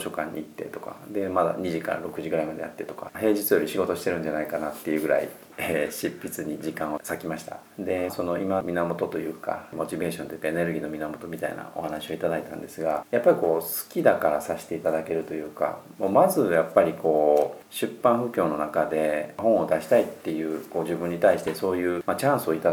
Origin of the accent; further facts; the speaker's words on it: Kansai, Japan; 例えば僕も関西の人間なんで